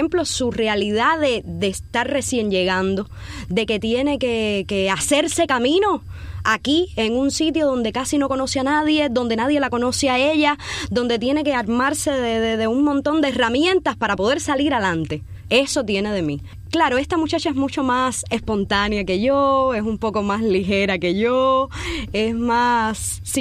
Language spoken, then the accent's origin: Spanish; Cuba; somos cubanos